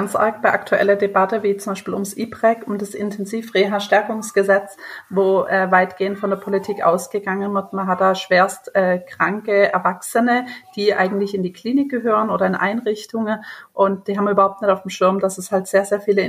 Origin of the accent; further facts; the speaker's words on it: Heilbronn, Baden-Württemberg, Germany; accent: Swabian; kann das Schwäbisch sehr schwer unterdrücken. Da merkt man gleich, ich komme hier aus der Ecke Heilbronn am Neckar